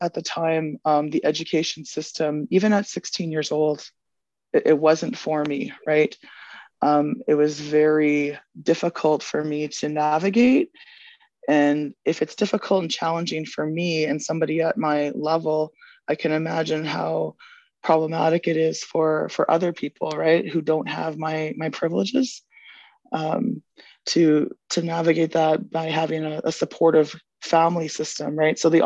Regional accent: Kenora, Ontario, Canada; I was born and raised in Kenora. I actually grew up on reserve. My reserve is Rat Portage, the English name.

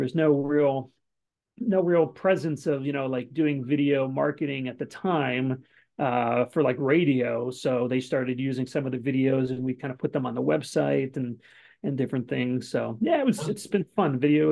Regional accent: Florida, United States; moved away as an adult; now in Los Angeles, United States; I grew up in South Florida for the first 27 years

